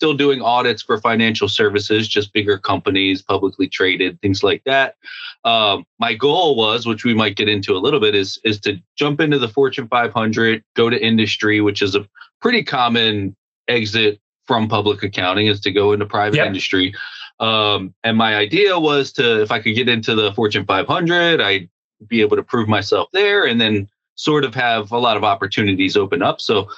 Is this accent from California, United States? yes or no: no; Baltimore, Maryland, United States; I'm from Baltimore, Maryland on the East Coast.